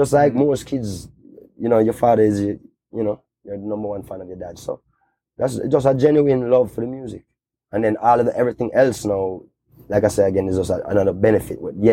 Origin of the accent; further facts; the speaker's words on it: Kingston, Jamaica; I grew up in Kingston, which is not necessarily that where you may want to spend a vacation